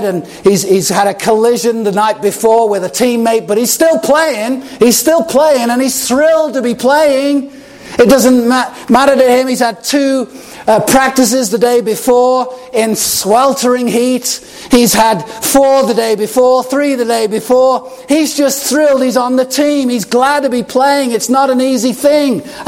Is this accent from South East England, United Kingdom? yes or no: no; Chester, North West England, United Kingdom; born or raised there